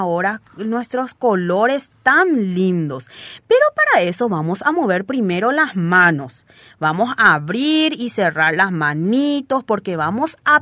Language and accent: Spanish; Paraguay; nosotros somos paraguayos y paraguayas